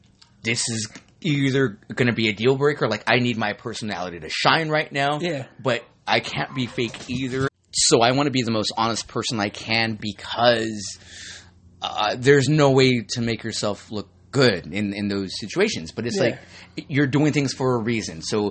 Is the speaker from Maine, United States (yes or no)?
no; California, United States; we're from Orange County. We wouldn't date somebody from L.A.